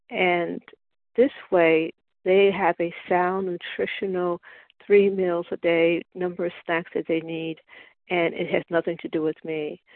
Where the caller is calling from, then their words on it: Montclair, New Jersey, United States; I'm calling in from Montclair, New Jersey.